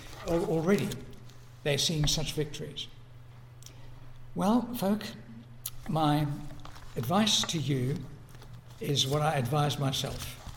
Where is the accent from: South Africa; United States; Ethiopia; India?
South Africa; Durban, KwaZulu-Natal; my hometown of Durban in South Africa